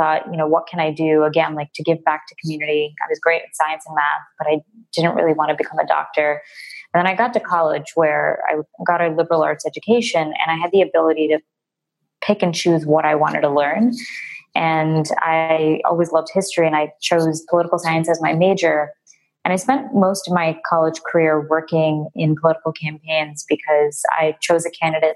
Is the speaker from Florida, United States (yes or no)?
no; Queens, New York, United States; I grew up in New York, in Queens, and I went to a middle school